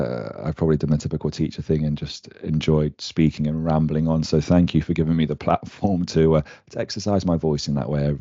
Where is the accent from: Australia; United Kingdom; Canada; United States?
United Kingdom; England; And so for me, I'm very proud of being English. It's not always perfect, but, you know, I'm proud of my heritage.